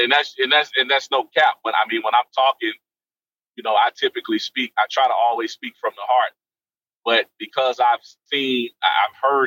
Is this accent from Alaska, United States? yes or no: no; Fairfield, Alabama, United States; I'm from Fairfield.